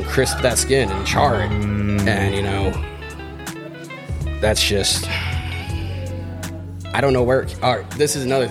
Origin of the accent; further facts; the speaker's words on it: Virginia, United States; You know, I'm from Virginia. That's where Five Guys started, speaking of burgers.